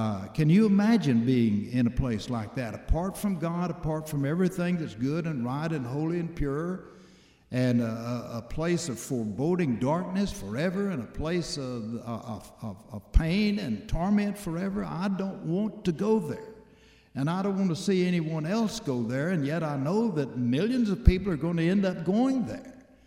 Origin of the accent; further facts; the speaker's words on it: Texas, United States; And I told him who I was and that I was from Texas